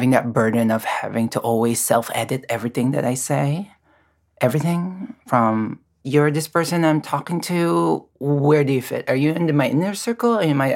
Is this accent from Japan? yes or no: no; Philippines; English is a second language; I came from a very, very different culture, you know, growing up, born and raised in the Philippines.